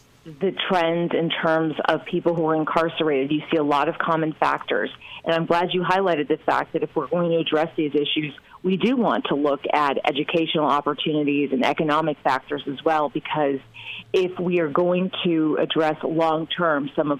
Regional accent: Illinois, United States; I have made it a priority to be in Central and Southern Illinois because I'm from Central Illinois

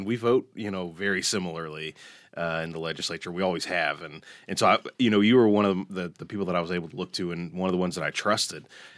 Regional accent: Kansas City, Missouri, United States; also born or lived in Hannibal; Yeah, so I grew up part of my life in Kansas City, part of my life in Hannibal.

